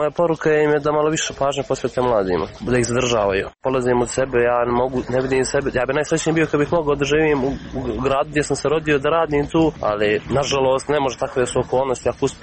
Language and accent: Serbian; Montenegro; Ja sam Crnogorac i volim svoju državu